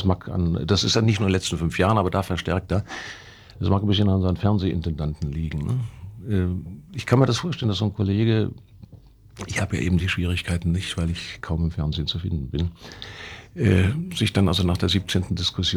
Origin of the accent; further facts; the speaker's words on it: West Germany, Germany; als Bundesbürger, als Wessi